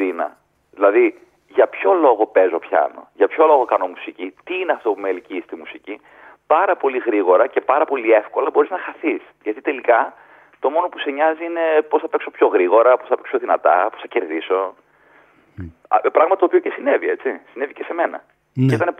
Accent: Thessaloniki, Central Macedonia, Greece; εμείς οι Έλληνες, και εγώ ιδιαίτερα που είμαι και, είναι και ο χαρακτήρας μου τέτοιος και είμαι και από τη Θεσσαλονίκη

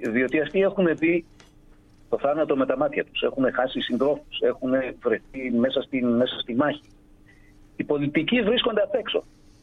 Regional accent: Greece; Εγώ μεγάλωσα στην Ελλάδα την εποχή της 7 ετίας.

